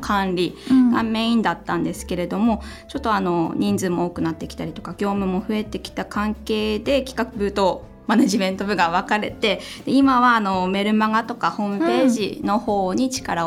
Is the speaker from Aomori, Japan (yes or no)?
yes; Hachinohe, Aomori, Japan; はい、八戸です。ずっと生まれてこの方八戸から出たことがないので、はい、